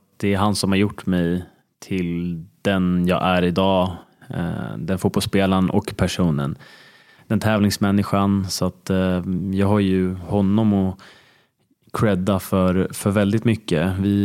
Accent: Stockholm, Stockholm County, Sweden; Styrmansgatan är jag uppväxt på. Så att, ja, Djurgården tills jag var, ja, från när jag var 6 till 12 då.

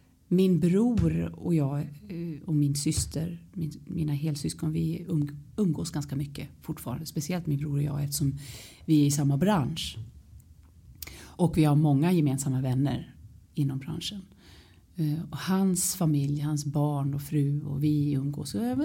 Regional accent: London, United Kingdom; also born or lived in Stockholm / Barbados; Jag växte upp i England. Kort efter jag föddes så flyttade vi till London. där, och vi bodde på massa olika ställen.

